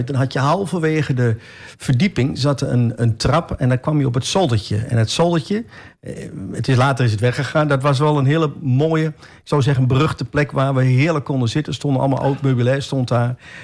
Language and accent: Dutch; Almelo, Overijssel, Netherlands; ik ben geboren en getogen in Almelo, woon nog steeds in Almelo.